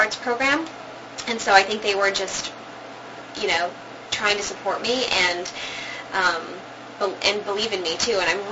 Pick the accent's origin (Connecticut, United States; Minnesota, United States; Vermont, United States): Minnesota, United States; Minneapolis; And then I was offered a full-time apprenticeship position at a theater I worked at growing up in Minneapolis, the Children's Theater Company